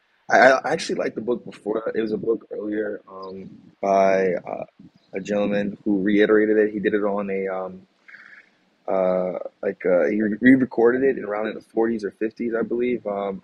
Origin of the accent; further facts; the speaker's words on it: South Orange, New Jersey, United States; I grew up in a suburban town in New Jersey called South Orange.